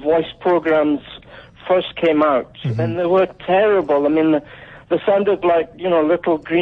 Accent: Scotland, United Kingdom; I was originally from Scotland.

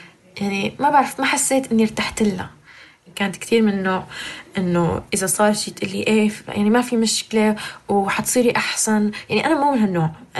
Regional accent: United Arab Emirates; now in Canada; تربيت بالإمارات، أهلي سوريين، أنا سورية وهلأ عايشة بكندا وعمري 21 سنة

